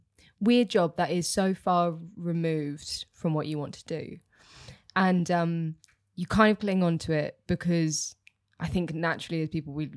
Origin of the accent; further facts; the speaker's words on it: Bibury, South West England, United Kingdom; The Cotswolds.